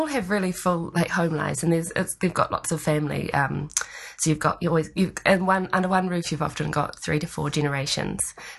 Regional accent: Auckland, New Zealand; we're from Auckland, so we'd go home for a few weeks and then pop back for another.

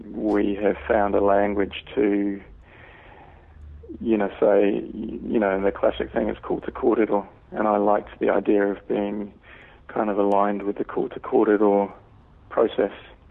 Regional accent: England, United Kingdom; You know, I grew up with it in England as a kid

